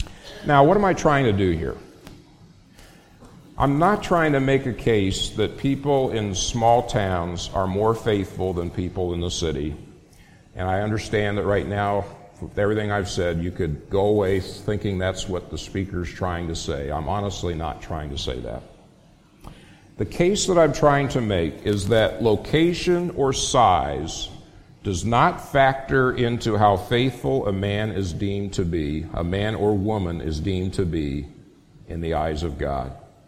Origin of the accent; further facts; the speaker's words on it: Phoenix, Arizona, United States; You're looking at a city guy. I was raised in Phoenix.